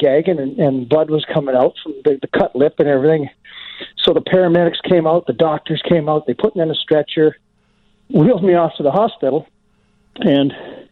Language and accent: English; Edmonton, Alberta, Canada; I'm from Western Canada, from Edmonton.